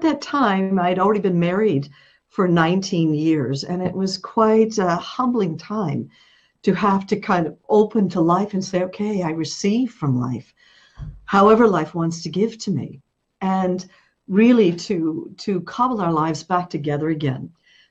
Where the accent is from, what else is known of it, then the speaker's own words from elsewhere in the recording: New York, United States; And though I'm a New Yorker, I'd moved to a tiny beach shack on the sand in California.